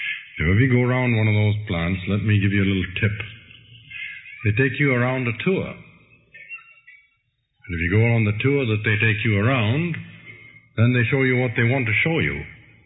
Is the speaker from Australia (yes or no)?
no; India; From where I grew up in India